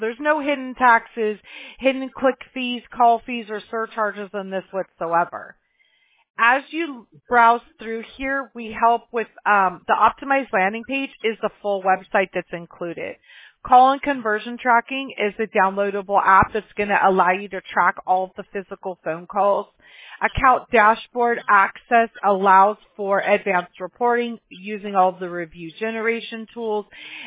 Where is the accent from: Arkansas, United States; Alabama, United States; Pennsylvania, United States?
Alabama, United States; Mobile; born there; I was born in Mobile, Alabama, which is about as far south as it gets, really, right?